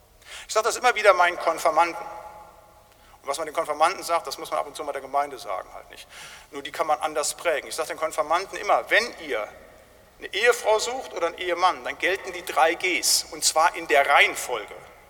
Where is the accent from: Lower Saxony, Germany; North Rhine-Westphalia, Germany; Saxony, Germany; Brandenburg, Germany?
North Rhine-Westphalia, Germany; Die alten Brüder, da wo ich herkomme, im Siegerland